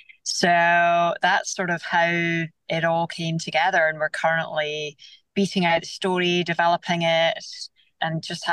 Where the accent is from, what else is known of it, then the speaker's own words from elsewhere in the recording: Scotland, United Kingdom; I'm obviously Scottish, and like when I say something, I mean it.